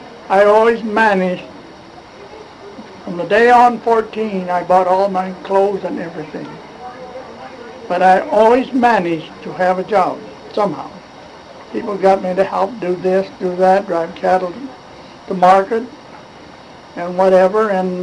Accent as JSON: {"language": "English", "town": "Bighorn", "region": "Montana", "country": "United States", "tie": "born or raised there", "said": "I was born in Bighorn County, and my address is Iron Springs Road, Box 165, Bighorn, Montana. And I'm living in the house that I was born in."}